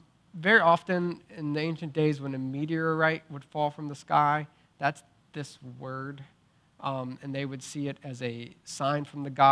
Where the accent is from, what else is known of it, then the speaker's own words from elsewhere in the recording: Staunton, Virginia, United States; But it was in Stanton, right? I'm a Stantonian, or I'm a Virginian, or I'm an American, right?